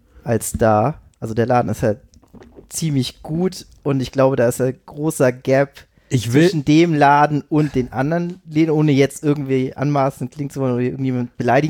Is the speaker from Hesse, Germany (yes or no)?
no; Itzehoe, Schleswig-Holstein, Germany; now in Hamburg, Germany; Also nicht ursprünglich komme ich aus Itzehoe, das ist eine Kleinstadt bei Hamburg.